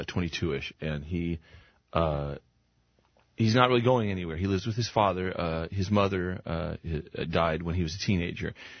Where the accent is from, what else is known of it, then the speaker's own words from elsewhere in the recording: Claremont, California, United States; Claremont, California. And it's good, although it's expensive.